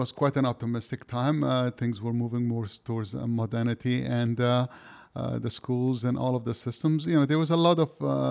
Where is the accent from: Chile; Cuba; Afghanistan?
Afghanistan; This was a picture book that I had seen when I was growing up in Afghanistan.